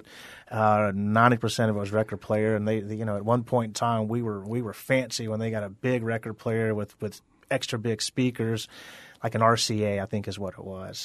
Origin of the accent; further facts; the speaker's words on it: Deep South, United States; I mean, it just growing up in the Deep South, that's just part of the culture.